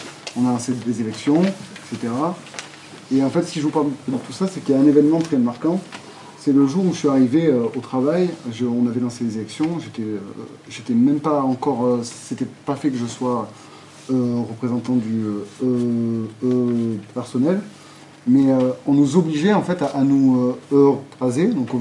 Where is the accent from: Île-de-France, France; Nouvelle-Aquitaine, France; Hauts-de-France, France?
Nouvelle-Aquitaine, France; Limoges; moved away as an adult; C'était la première fois que je venais de Limoges. J'avais atterri ici, je cherchais du travail